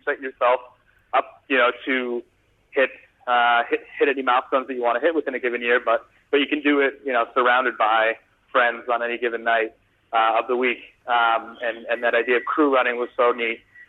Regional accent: Chicago, Illinois, United States; one of the biggest asthma attacks I've ever had was doing the mile run in school growing up in Chicago

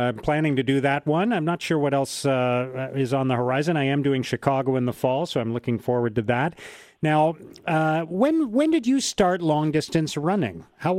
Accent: Ottawa, Ontario, Canada; and I'm from Ottawa, and I do not aspire to spend, you know what Canadian winters are like.

